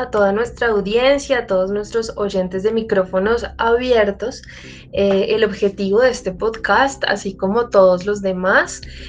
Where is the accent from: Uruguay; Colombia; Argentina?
Colombia; nos compete absolutamente todos como ciudadanos colombianos